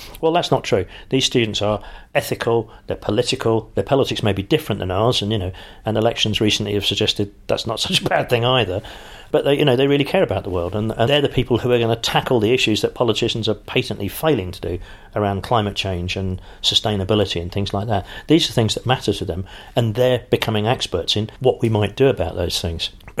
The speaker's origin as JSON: {"language": "English", "region": "London", "country": "United Kingdom", "said": "But I am a Londoner to my core."}